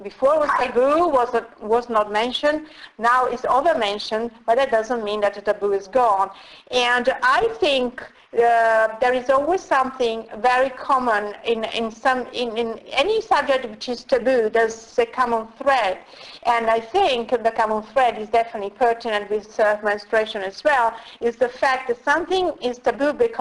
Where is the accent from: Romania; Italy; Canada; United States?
Italy; English is a second language; now in United Kingdom; I live in UK, I'm originally from Italy